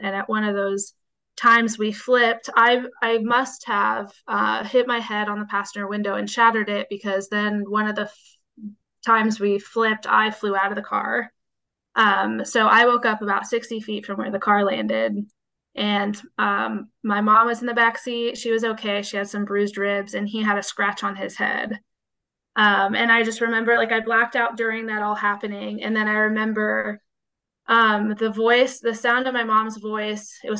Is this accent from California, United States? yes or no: yes; California, United States; I live in SoCal now, but I'm from NorCal.